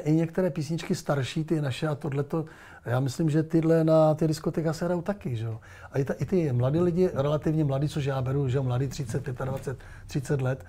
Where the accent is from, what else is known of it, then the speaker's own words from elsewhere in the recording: Moravia, Czechia; já jsem z Moravy. A kde jsi, na Moravě se to může říkat kde jsi.